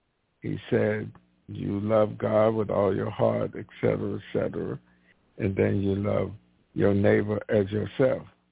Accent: the South, United States; And because, you know, growing up in the South where slavery was what, I've been about 100 or so years past, but the residual effect was still there.

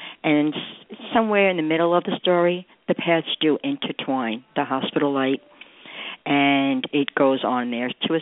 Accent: New York, United States; also born or lived in New Jersey; now in Florida, United States; I come from New York, New Jersey, and I'm in Florida now.

